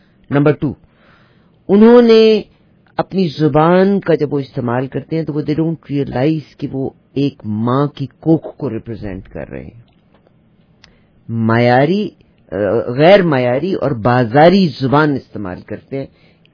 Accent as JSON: {"language": "Urdu", "country": "Pakistan", "said": "میں خود بھی پاکستانی ہوں"}